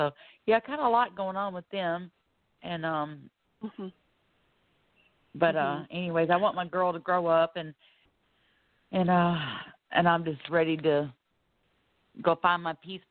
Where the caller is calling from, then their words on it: Florida, United States; I'm calling from Florida